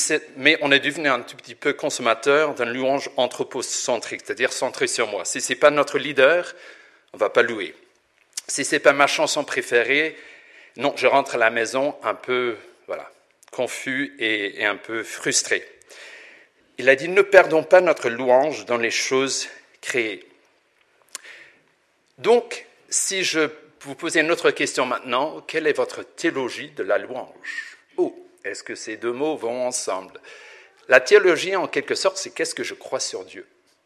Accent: Northern Ireland, United Kingdom; French is a second language; je ne suis pas suisse, je suis pas français non plus. Je viens d'Irlande du Nord, et il y a 30 ans, je me trouvais comme jeune étudiant en théologie à Vaux-sur-Seine pour étudier la théologie.

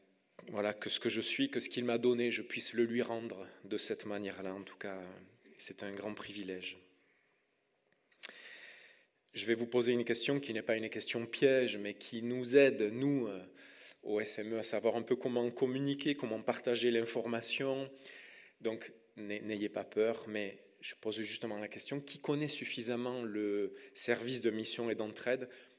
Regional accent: Marseille, Provence-Alpes-Côte d'Azur, France; accent: southern French; Mon petit accent traduit mon origine du sud de la France et Marseille

